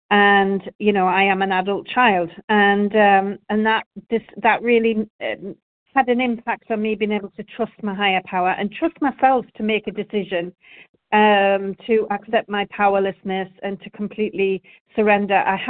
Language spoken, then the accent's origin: English; Norway; I am a compulsive eater, and I am from Norway.